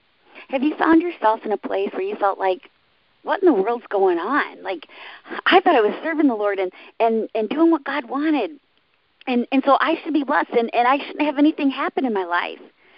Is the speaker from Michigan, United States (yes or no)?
yes; Michigan, United States; I grew up near the Amish in Michigan, and they were still shunning.